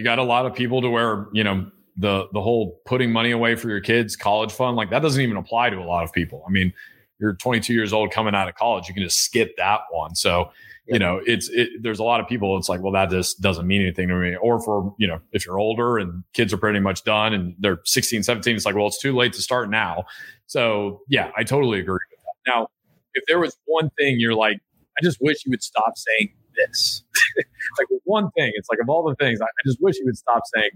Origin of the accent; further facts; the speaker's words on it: the South, United States; And it's like, you know, I'm from the South. We love a good, we love a good saying.